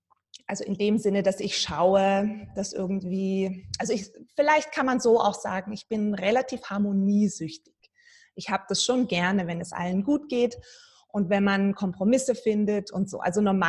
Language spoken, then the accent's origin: German; Germany; accent: German; Sie hat natürlich meinen deutschen Akzent gehört.